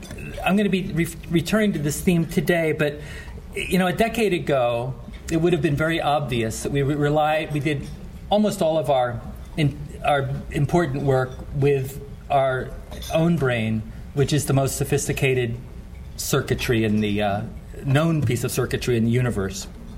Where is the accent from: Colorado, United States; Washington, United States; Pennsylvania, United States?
Pennsylvania, United States; Philadelphia; now in Pittsburgh, United States; I'm from Philadelphia, and I raised my family in Pittsburgh, and I have two sons here.